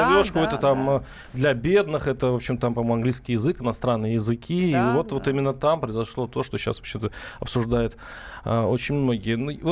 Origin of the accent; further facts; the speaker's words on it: Tver, Tver Oblast, Russia; Я сам из Твери, я знаю, что вы были недавно в Твери.